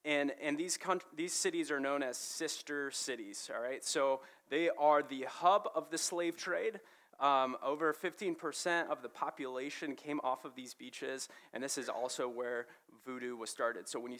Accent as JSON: {"language": "English", "region": "Florida", "country": "United States", "tie": "born or raised there", "said": "But I grew up in South Florida, and then I moved to the equator, so I'm just used to warmer weather than this."}